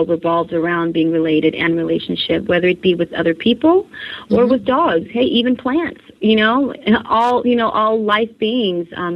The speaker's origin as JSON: {"language": "English", "region": "California", "country": "United States", "tie": "born or raised there", "said": "I was born and raised in California."}